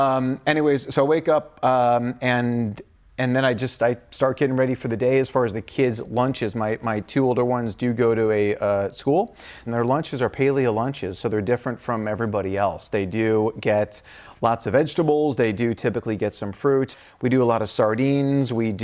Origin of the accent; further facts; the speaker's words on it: Midwest, United States; So I grew up in the Midwest.